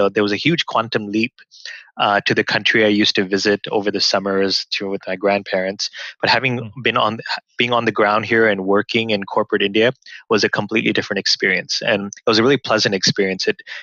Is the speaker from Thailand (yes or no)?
yes; Thailand; We both, we're Sindhis. We grew up in Thailand.